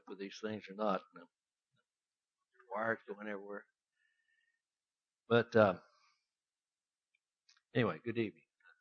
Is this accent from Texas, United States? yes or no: yes; Austin, Texas, United States; also born or lived in Plainview; I was born in Plainview, which is north of Lubbock. My mother's family had been members of Churches of Christ for several generations. And my father's family were primarily Methodist. We moved to Austin when I was just a few months old